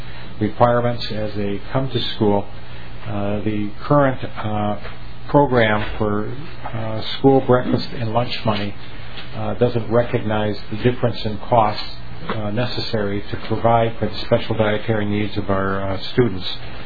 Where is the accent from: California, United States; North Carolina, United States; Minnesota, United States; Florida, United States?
Minnesota, United States; St. Louis Park; As, I learned growing up in St. Louis Park, which when I went to school was one-third Jewish, one-third Catholic, and one-third Protestant.